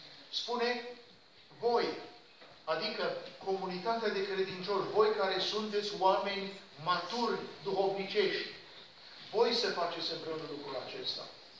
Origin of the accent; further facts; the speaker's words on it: Cluj-Napoca, Cluj County, Romania; Eu m-am născut și am crescut la Cluj. Și dacă ați fost careva pe la Cluj, este Muzeul Satului și noi am locuit de la Muzeul Satului mai în jos. Era la marginea orașului